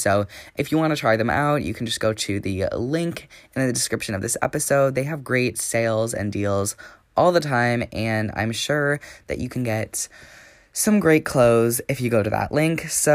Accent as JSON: {"language": "English", "town": "Madison", "region": "Wisconsin", "country": "United States", "said": "And we moved back to where I originally lived, which is, I can just say it doesn't really matter, Madison, Wisconsin. It's like where the UW is, if you know that school."}